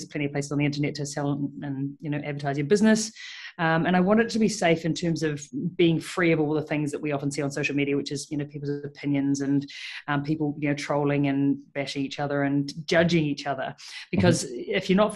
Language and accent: English; New Zealand; now in Melbourne, Australia; Well, I moved to Melbourne 6 years ago, 2015, and started my career as a vet over here. And I moved from New Zealand